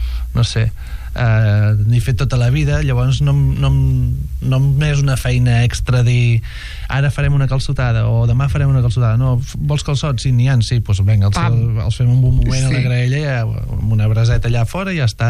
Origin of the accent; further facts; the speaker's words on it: Catalonia, Spain; som de l'Alt Camp o tenim el restaurant